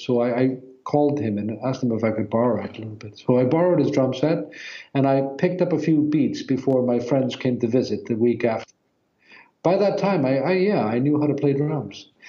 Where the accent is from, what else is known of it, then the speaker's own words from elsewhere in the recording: Iceland; also born or lived in Norway / New York; I was born in Norway, and then I lived a few years in Iceland, and then I moved to New York and lived there for a few years. And then I moved back, when I was about 10. I started living in Iceland sort of more continually.